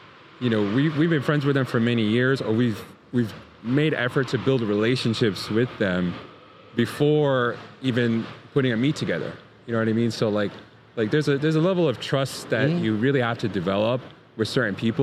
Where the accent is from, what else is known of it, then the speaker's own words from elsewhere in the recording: Bronx, New York, United States; but I'm born and raised in the Bronx.